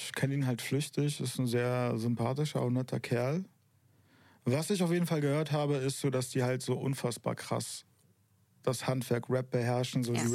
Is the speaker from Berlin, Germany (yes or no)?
yes; Berlin, Germany; ich komme aus Nord-Nord-Berlin.